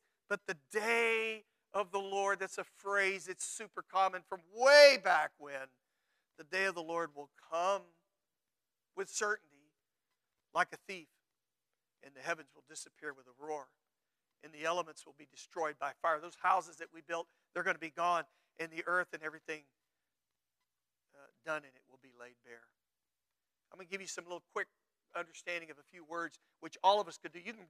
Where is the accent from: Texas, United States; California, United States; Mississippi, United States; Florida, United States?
Texas, United States; I'm originally from Texas, which, whatever. We all have a place we grew up, right?